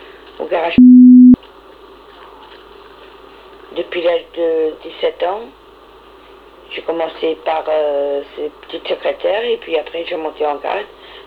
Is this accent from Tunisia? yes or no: yes; Tunisia; now in France; Je viens de la Tunisie, de exactement, au bord de la mer. Je suis venue en France parce que mon père travaillait comme ébéniste en France